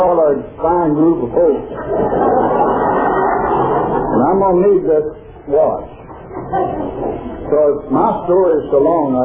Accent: Arkansas, United States; born or raised there

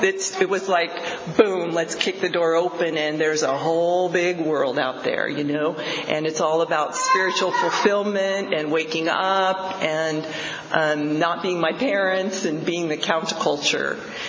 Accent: California, United States; I was raised in the Bay Area, and in that time period where, you know, it was the 60s and the 70s, and there was all that stuff going on.

